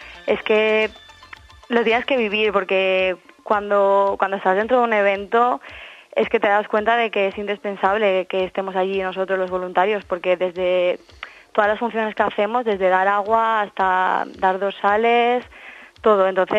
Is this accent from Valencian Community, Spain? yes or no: yes; Valencia, Valencian Community, Spain; Sí, de Valencia.